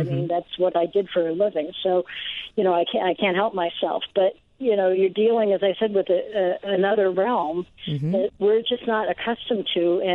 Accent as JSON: {"language": "English", "region": "Ohio", "country": "United States", "tie": "born or raised there", "said": "it was for somebody from my hometown in Ohio"}